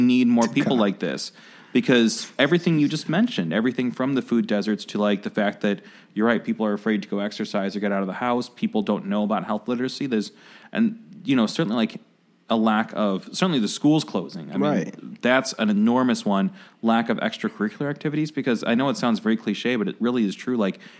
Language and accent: English; Oak Park, Illinois, United States; I grew up in Oak Park, mm-hmm. and to get to Oak Park, I mean, you can take 290 to get to and from the city to Oak Park